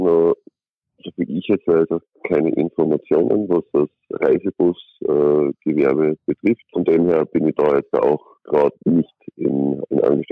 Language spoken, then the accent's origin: German; Austria; Ich glaube, dass bei uns in Österreich eigentlich ziemlich sehr gut als abgewickelt worden ist.